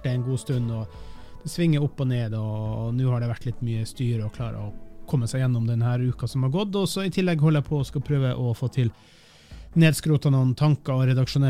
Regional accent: Finnmark, Norway; Som finnmarking selv, så synes jeg det er patetisk, latterlig flaut.

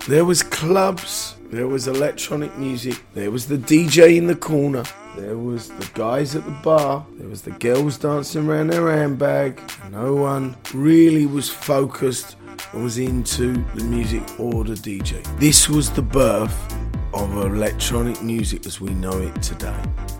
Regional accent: London, United Kingdom; I was born in Marland. Mm-hmm. Lived in North London, moved out of London.

